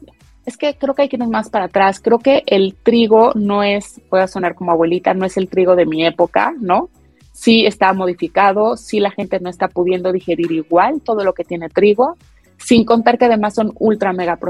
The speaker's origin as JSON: {"language": "Spanish", "country": "Mexico", "said": "Creo que en general, como mexicanos"}